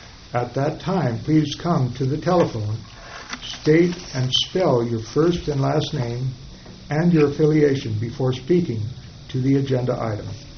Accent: Markleeville, California, United States; I am from Markleville

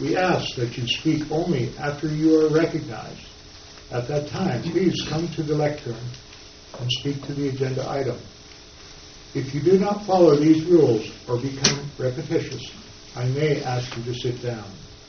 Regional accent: Markleeville, California, United States; I'm from Markenville, and I am the chairman.

